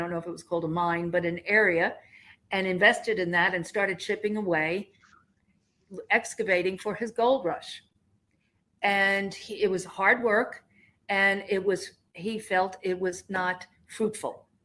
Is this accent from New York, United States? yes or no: yes; Long Island, New York, United States; I grew up on Long Island